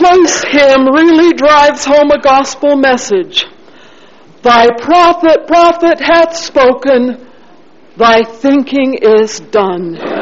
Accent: Ephraim, Utah, United States; now in Salt Lake City, United States; I grew up in Ephraim. But I've come to Zion. I've lived in Salt Lake.

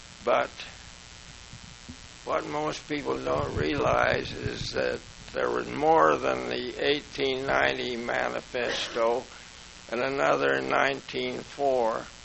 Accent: Provo, Utah, United States; I wouldn't recognize the Provo that I knew, because it had, in my childhood, just about 10,000 people.

